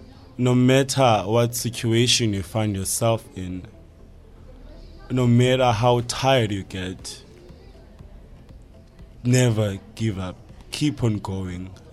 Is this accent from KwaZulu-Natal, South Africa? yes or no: no; Guguletu, Western Cape, South Africa; As you said, I'm born and raised in Guguletu.